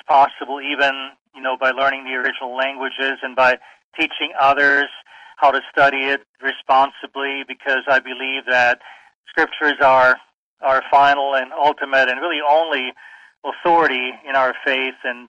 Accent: Vienna, Austria; I grew up in Europe, in Vienna, Austria, in a Roman Catholic family

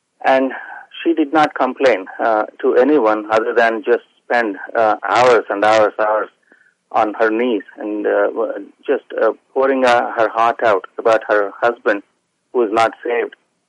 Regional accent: India; English is a second language; Well, obviously, if my accent didn't give it away, I'm from India.

